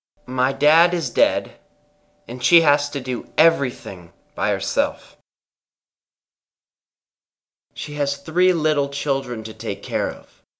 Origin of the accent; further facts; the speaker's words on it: Haiti; When I was growing up in Haiti, I didn't really face a lot of pressure or stress.